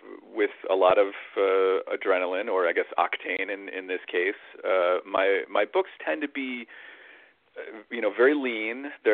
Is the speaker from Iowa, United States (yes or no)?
yes; Iowa City, Iowa, United States; born there; I was born in Iowa City, and mm-hmm. my father and my grandparents were from Burlington and Fort Madison, so I know that area well